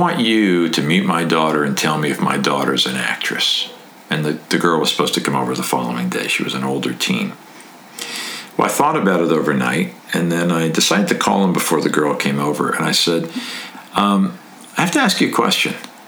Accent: Florida, United States; Plus, I was growing up in Florida. I had an Italian immigrant father.

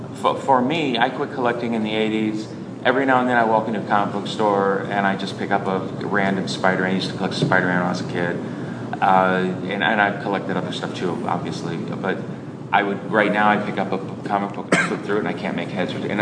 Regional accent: St. Louis, Missouri, United States; also born or lived in Los Angeles; I'm from St. Louis, but I lived in Los Angeles.

